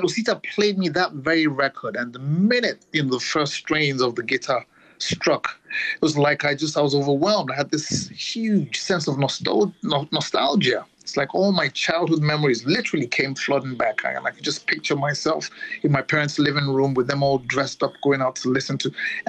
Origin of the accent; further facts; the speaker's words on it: Nigeria; now in United States; which is something we heard a lot of whilst I was growing up in Nigeria as well